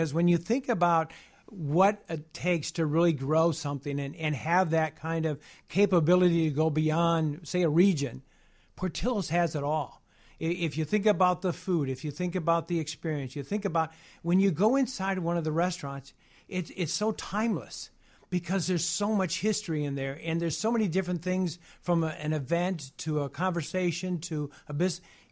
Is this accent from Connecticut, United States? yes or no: no; Chicago, Illinois, United States; I got a chance to come back to my hometown, Chicago, and be a part of something so special?